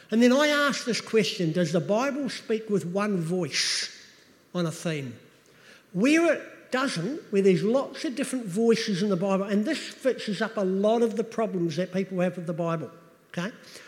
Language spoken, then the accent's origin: English; New Zealand; See, I come from New Zealand, small town in New Zealand. I have a way of thinking about the world that is different to your way of thinking about the world.